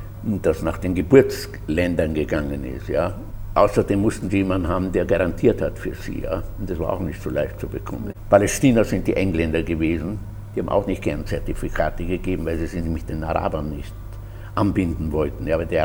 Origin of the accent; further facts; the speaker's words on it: Salzburg, Austria; bin kein gesittetes Wiener Bürgerkind geworden, sondern ein Salzburger Fahrradwildling und Skiwildling. Ja. Ich bin aufgewachsen in Salzburg, meine ganze Schulzeit in Salzburg gemacht.